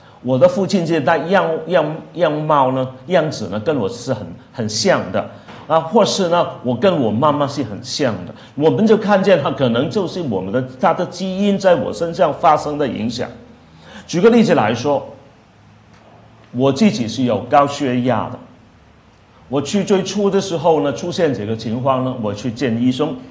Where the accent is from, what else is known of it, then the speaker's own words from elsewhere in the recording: Hong Kong; Chinese is a second language; 我今天的讲道虽然是用普通话，但是大家知道我就是从香港来的